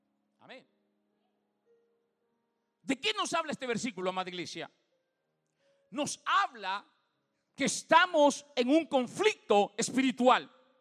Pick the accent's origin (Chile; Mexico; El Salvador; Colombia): El Salvador; no iban a andar chompipeando, como decimos salvadoreños, ¿verdad?